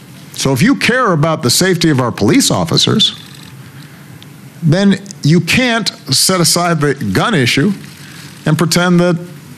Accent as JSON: {"language": "English", "town": "Chicago", "region": "Illinois", "country": "United States", "tie": "born or raised there", "said": "I'm talking about the hundreds of people who have already been shot this year in my hometown of Chicago."}